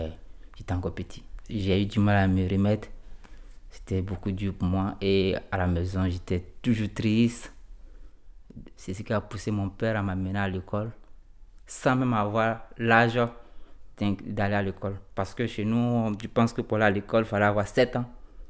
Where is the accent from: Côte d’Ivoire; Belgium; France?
Côte d’Ivoire; Je viens de la Côte d'Ivoire, c'est en Afrique de l'Ouest.